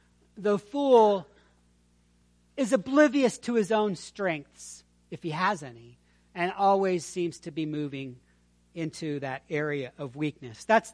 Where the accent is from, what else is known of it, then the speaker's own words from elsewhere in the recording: Maryland, United States; So, I remember when I was growing up in Maryland, and I would probably be considered more conservative in Maryland.